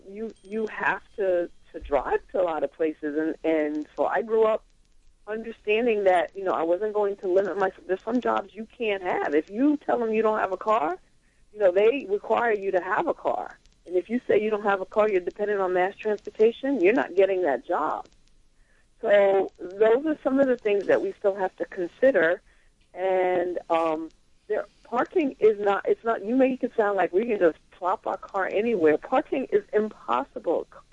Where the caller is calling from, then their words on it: New York, United States; from Westchester.